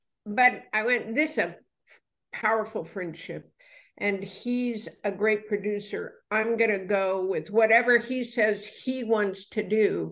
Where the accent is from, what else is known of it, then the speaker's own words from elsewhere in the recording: United States; Well, because I'm American.